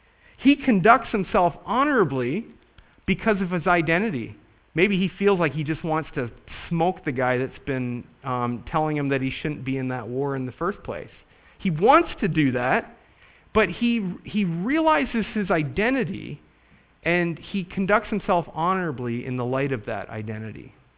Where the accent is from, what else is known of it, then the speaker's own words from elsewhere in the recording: Canada; now in United States; I'm Canadian. I'm very conscious of the fact that I'm Canadian, and especially living in Kentucky